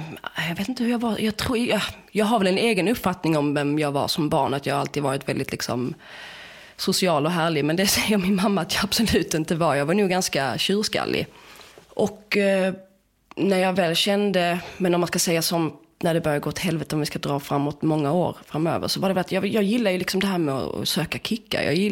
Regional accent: Åhus, Skåne, Sweden; born there; also born or lived in Helsingborg / Malmö; Ja, jag är född i Åhus, flyttat till Helsingborg, bott i Malmö, och sen har jag bott i en turnébuss.

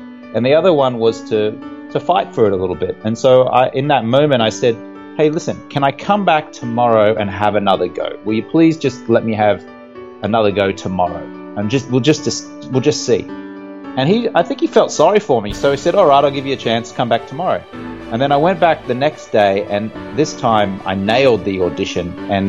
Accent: Brisbane, Queensland, Australia; moved away as an adult; also born or lived in London; I grew up in Brisbane in Australia, and you know, I went to an all boys high school

